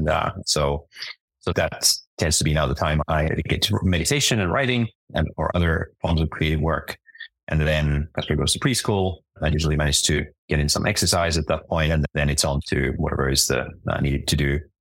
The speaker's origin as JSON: {"language": "English", "country": "Finland", "tie": "born or raised there", "said": "when I was growing up in Finland"}